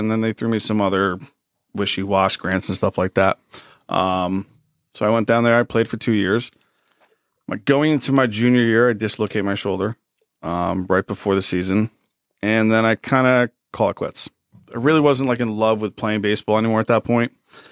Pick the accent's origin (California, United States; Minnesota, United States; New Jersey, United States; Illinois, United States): New Jersey, United States; Mount Arlington; So, I grew up in Morris County. Grew up in Mount Arlington. Went to Roxbury school system.